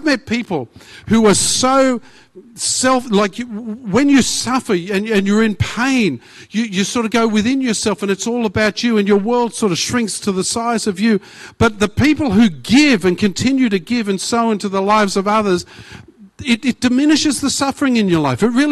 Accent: Australia; I'm an Australian too, I can say that.

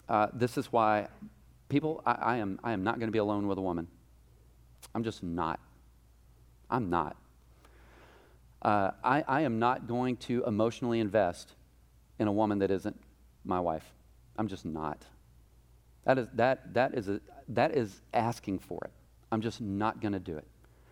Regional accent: Mineola, Texas, United States; when I was growing up in Mineola, Texas

